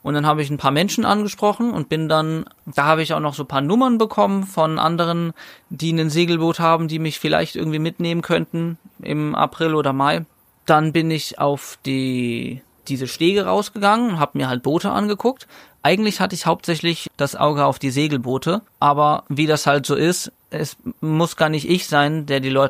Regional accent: Neuwied, Rhineland-Palatinate, Germany; Ich will ja auch meine Heimatstadt gar nicht schlecht reden und ich liebe es und es ist halt Heimat und ich finde es trotzdem schön.

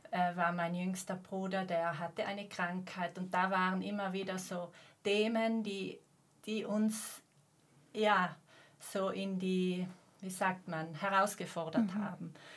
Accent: Bruneck, Trentino-Alto Adige, Italy; Ich bin aufgewachsen in Bruneck.

